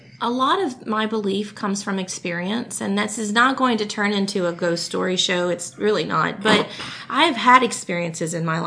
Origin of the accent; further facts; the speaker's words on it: Louisiana, United States; the community that I grew up in North Louisiana, which was all these, everyone went to church.